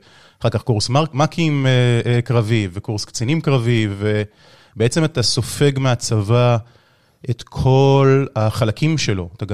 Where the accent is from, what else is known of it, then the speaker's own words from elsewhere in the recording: Ramat Gan, Tel Aviv District, Israel; now in Tel Aviv, Israel; במקור רמת גני.